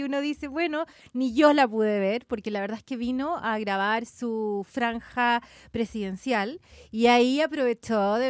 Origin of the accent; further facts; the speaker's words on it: Chile; Está bien que los gobiernos vayan dejando cosas que nos permitan sentirnos orgullosos también como chilenos.